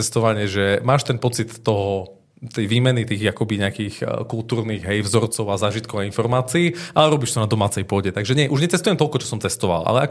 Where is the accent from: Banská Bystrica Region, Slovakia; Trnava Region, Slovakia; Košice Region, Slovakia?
Košice Region, Slovakia; Košice; also born or lived in Prague; ja som pôvodne z Barce, akurát vlastne som si jednu takú 8-ročnú prestávku spravil od tých Košíc v Prahe, kde som bol na vysokej škole, ale tu keď som dokončil, tak som sa vlastne vrátil domov